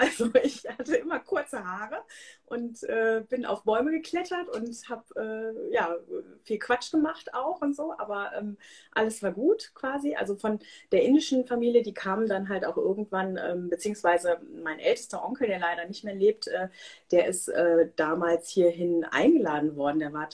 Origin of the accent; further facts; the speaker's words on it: Germany; born there; Ich bin halbe Inderin, aber hier in Deutschland geboren. Wohne in der Nähe von Köln. Bin Jahrgang 77